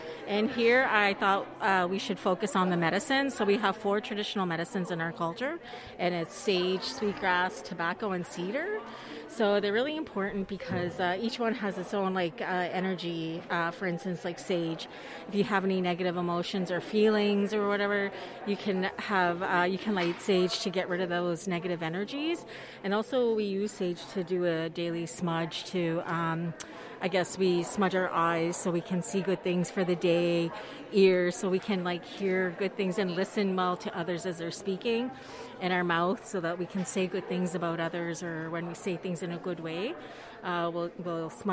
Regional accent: New Brunswick, Canada; I'm from Tobik First Nation.

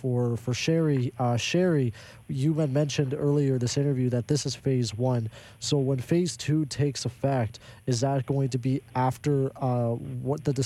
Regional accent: Lac La Biche, Alberta, Canada; when I come from Lac La Biche, Alberta

